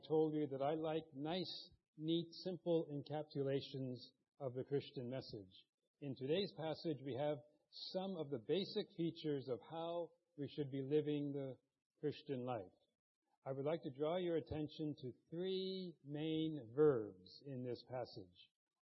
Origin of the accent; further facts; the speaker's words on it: United States; I'm from the United States.